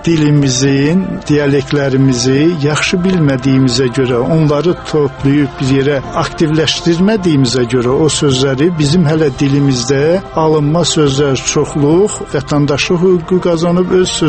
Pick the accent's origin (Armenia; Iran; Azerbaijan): Armenia; Gegharkunik; mənim uşaqlıqda Göyçədə eşitdiyim bir hadisə